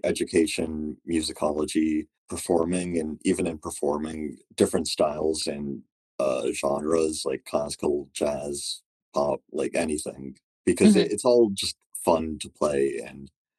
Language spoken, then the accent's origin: English; Rhode Island, United States; But I mentioned that I was from Rhode Island and I was playing bass